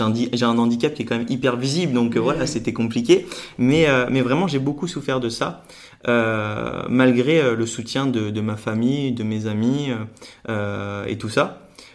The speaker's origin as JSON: {"language": "French", "town": "Lunéville", "region": "Grand Est", "country": "France", "tie": "born or raised there", "said": "J'ai grandi en Lorraine, à côté de Nancy."}